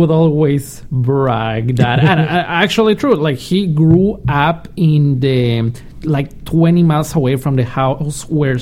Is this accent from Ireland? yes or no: no; Ecuador; Mom was born and raised in Colombia, and I was born and raised in Ecuador.